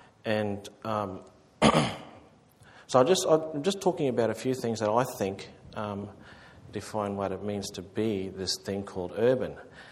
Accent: Queensland, Australia; I grew up in North Queensland, and I and this it's a common story. I didn't grow up speaking language or anything

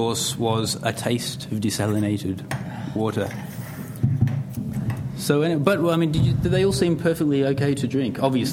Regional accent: Canberra, Australian Capital Territory, Australia; partly because I'm from Canberra

